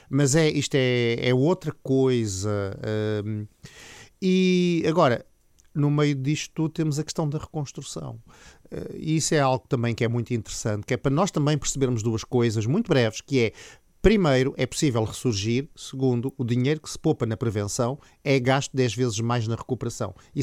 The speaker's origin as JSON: {"language": "Portuguese", "region": "Lisbon", "country": "Portugal", "tie": "born or raised there", "said": "eu cresci ali, portanto, eu nasci ali perto, eu nasci no Príncipe Real, andei muito para aquelas bandas"}